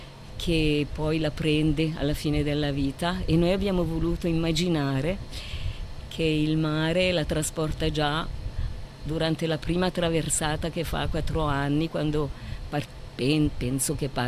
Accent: Ticino, Switzerland; born there; io sono nata in Ticino, dove Alfonsina è nata

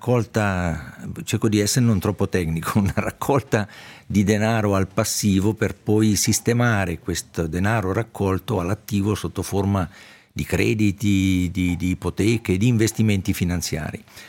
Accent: Switzerland; noi come Svizzera stiamo giocando una partita estremamente delicata da un punto di vista della reputazione del nostro paese

